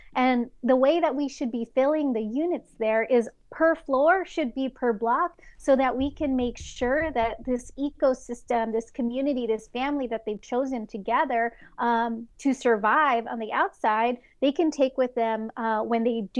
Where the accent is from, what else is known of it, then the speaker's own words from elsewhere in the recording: Los Angeles, California, United States; I'm born and raised Highland Park, and I've seen what gentrification has done to my community